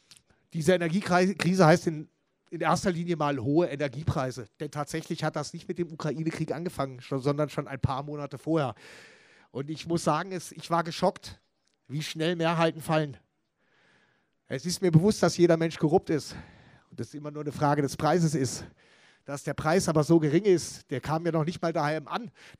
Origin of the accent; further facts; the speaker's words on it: Schönau im Schwarzwald, Baden-Württemberg, Germany; Ich komme aus dem Südschwarzwald, aus Schönau im Schwarzwald.